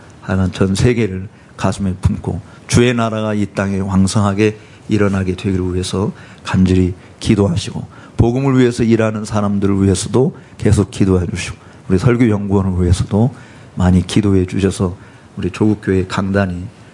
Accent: South Korea; 저 한국에서 왔다.

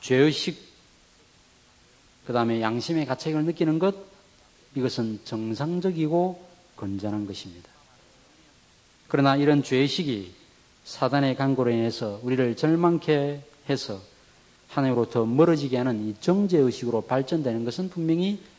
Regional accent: South Korea; 한국 사람으로서 예를 들어서 미국 시민권을 받는다고 해서

